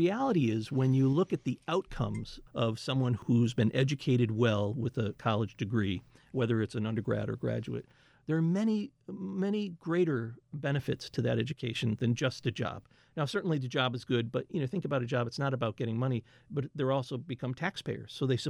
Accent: Lee, Massachusetts, United States; I grew up in Lee, Mass, and I knew the institution as North Adams State College at the time, a very different place. And then I left the Berkshires for about a 30-year period to start my career.

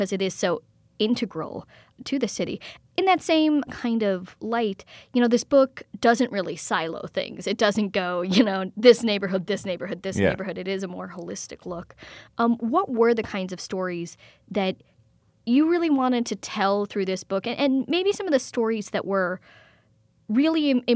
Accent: Lake Geneva, Wisconsin, United States; When I first told people, oh, I'm from Lake Geneva, a lot of people would say, oh, well, that's basically Illinois, right?

